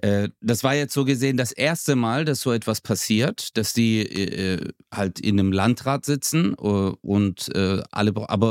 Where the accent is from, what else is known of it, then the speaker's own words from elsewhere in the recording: Turkey; Und du weißt, ich bin Türke.